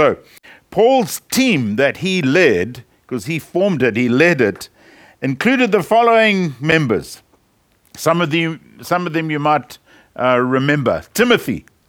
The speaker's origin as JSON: {"language": "English", "country": "South Africa", "tie": "born or raised there", "said": "we're from South Africa, born and bred."}